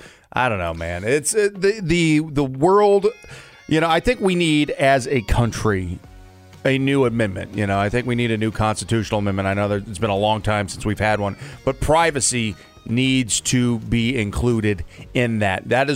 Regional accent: St. Louis, Missouri, United States; There was a murder back where I grew up in St. Louis

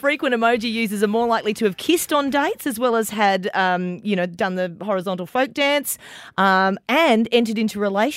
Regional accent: South Australia, Australia; I grew up in South Australia

